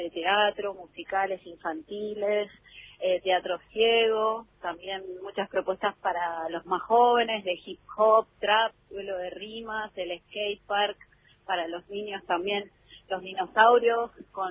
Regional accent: Argentina

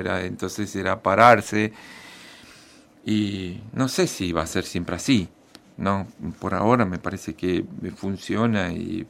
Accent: General Acha, La Pampa, Argentina; Yo viví toda mi infancia en General Hacha, ¿no?

